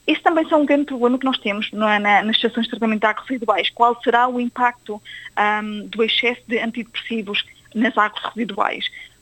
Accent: Portugal; now in Australia; Eu sou portuguesa, sou de Portugal

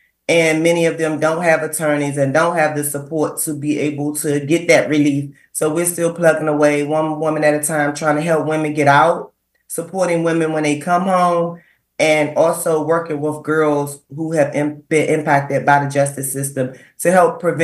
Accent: Washington, District of Columbia, United States; Yes, I grew up in Ward 8 in Southeast D.C.

